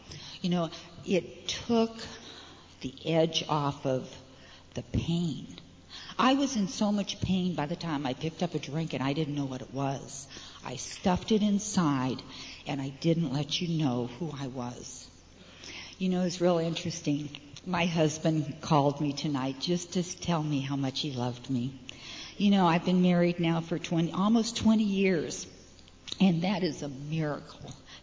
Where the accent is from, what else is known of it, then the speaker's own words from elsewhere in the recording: Surprise, Arizona, United States; I am from Surprise, Arizona, which is about 40 miles west of Phoenix.